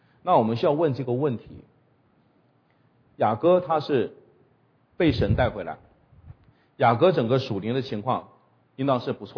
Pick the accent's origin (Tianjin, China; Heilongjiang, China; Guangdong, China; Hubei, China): Heilongjiang, China; Jiamusi; 我老家是佳木斯的，啊，在过去的年代，这个佳木斯的名声是非常不好的，因为出小偷、出强盗。